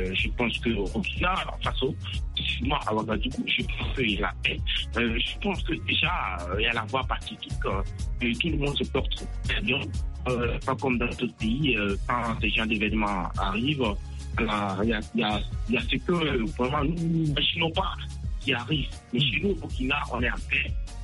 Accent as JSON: {"language": "French", "town": "Koudougou", "region": "Centre-Ouest", "country": "Burkina Faso", "also_born_or_lived": "Côte d'Ivoire"}